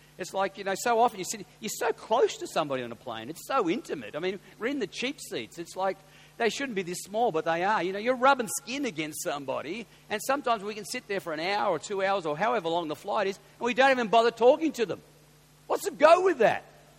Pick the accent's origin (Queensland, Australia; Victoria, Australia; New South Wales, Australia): New South Wales, Australia; Coffs Harbour; I'm down here, I'm from Coffs Harbour